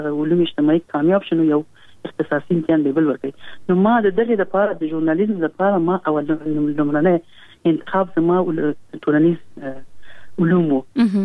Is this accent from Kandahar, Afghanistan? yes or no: no; Kabul, Afghanistan; ما زه په کابل کې پیدا یم،